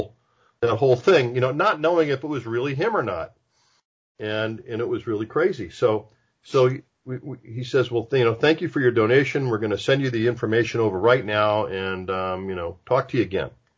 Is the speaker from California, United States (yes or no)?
yes; Los Angeles, California, United States; I'm from Los Angeles.